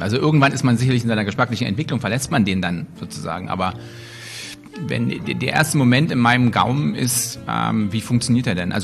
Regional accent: Germany; nun komme ich aus der DDR

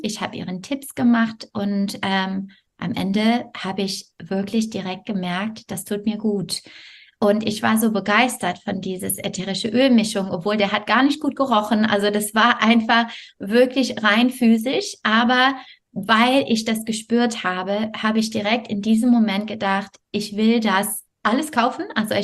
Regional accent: Montreal, Quebec, Canada; German is a second language; In Kanada ist es sehr kalt. Also ich komme aus Montreal.

